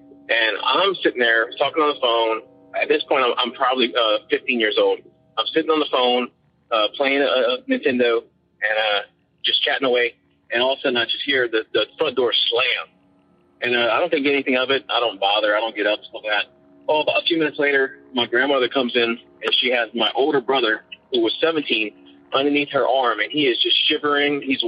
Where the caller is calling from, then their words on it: Lafayette, Louisiana, United States; I'm calling from Lafayette, Louisiana.